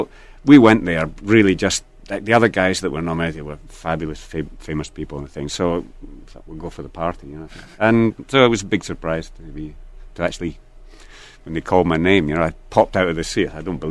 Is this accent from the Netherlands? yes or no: no; Glasgow, Scotland, United Kingdom; born there; I was born in Glasgow.